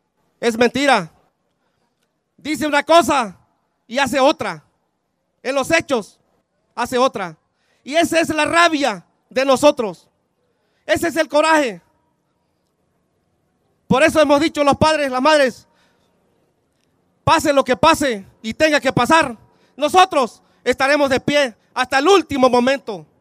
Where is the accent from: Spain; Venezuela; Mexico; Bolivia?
Mexico; No permitamos como mexicanos que siga pasando todo esto.